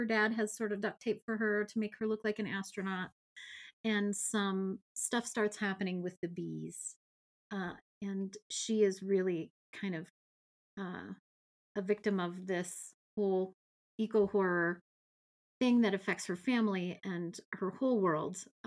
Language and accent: English; North Dakota, United States; I'm very much I'm from North Dakota. And so I'm very Midwestern nice